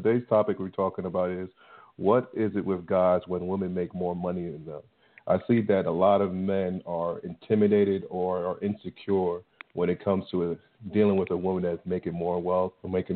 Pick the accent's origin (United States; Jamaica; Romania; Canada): Jamaica; So I think from my generation, also being a Jamaican, this is the type of mindset that we actually have.